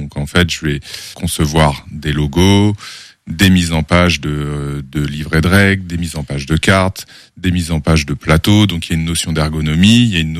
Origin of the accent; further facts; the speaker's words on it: Île-de-France, France; j'ai bientôt 40 ans. J'ai grandi en région parisienne, donc j'ai fait mes études proches de Paris, sur Paris même. J'ai vécu un petit peu en Espagne, en Bretagne. Je suis revenu sur Paris